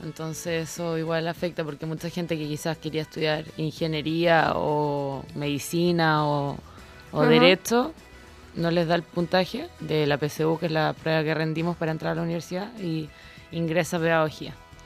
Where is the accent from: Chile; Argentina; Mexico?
Chile; creo que a nosotros como país, como Chile, nos falta evolucionar bastante